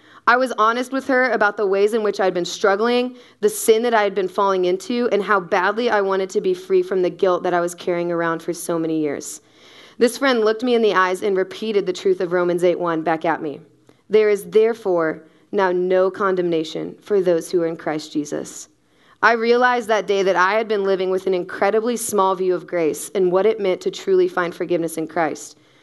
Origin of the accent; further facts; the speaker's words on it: Oklahoma, United States; now in Dallas, United States; I grew up in Oklahoma and graduated from the University of Oklahoma, but I've been living in Dallas, I've been living in Dallas for about the past 3 years.